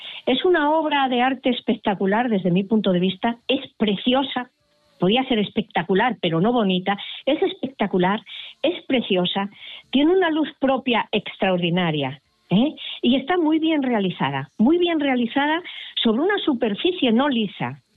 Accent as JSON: {"language": "Spanish", "town": "Tudela Veguín", "region": "Asturias", "country": "Spain", "tie": "born there", "said": "A cualquiera que nacimos en Tudela Beguín, dice, hola, estoy aquí."}